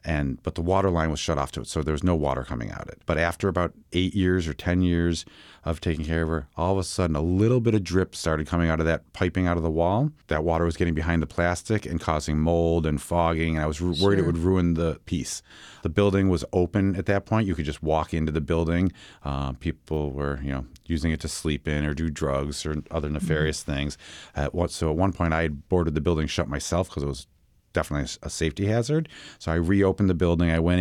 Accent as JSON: {"language": "English", "town": "Buffalo", "region": "New York", "country": "United States", "lives_now": "New Orleans, United States"}